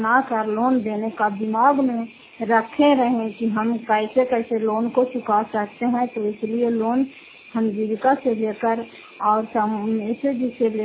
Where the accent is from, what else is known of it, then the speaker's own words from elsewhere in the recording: Fatehpur, Bihar, India; घर फतेहपुर पंचायत मकरावता जिला नालंदा की निवासी हूँ